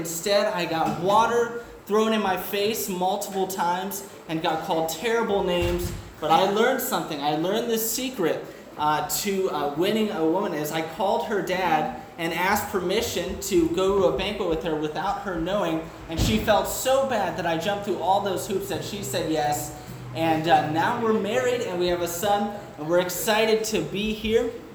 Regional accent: Michigan, United States; also born or lived in Charlotte, Michigan; So I was saved at the age of 10 at Needmore Baptist Church in Charlotte, Michigan. I grew up in Michigan, right outside of Lansing.

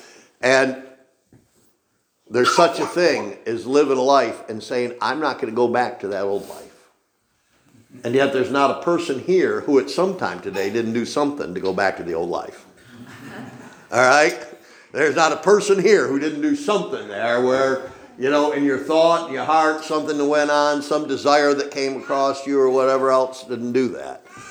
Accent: Machias, Maine, United States; Again, I grew up on Route 16 in Machias.

